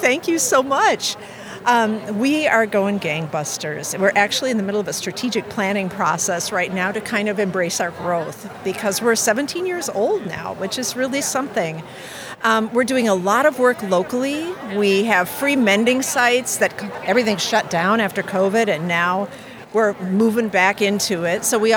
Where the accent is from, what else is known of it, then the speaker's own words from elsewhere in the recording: Madison, United States; So I began collecting sewing machines in my hometown of Madison, and the machines kept rolling